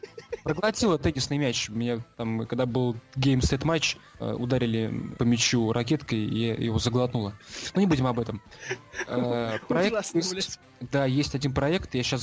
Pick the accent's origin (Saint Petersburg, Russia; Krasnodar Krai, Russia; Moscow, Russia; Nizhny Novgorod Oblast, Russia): Krasnodar Krai, Russia; Sochi; born there; я родилась в Сочи. Прекрасный район, прекрасный край.